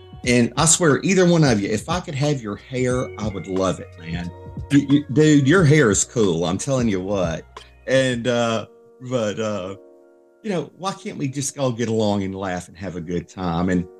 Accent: Georgia, United States; No, I actually was born and raised close to Atlanta, Georgia.

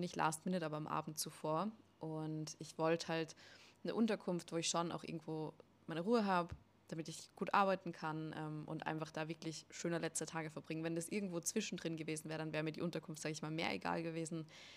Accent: Austria; moved away; Das ist hier komplett anders. Also bei uns in Österreich ist es so, jeder lebt so ein bisschen für sich gefühlt.

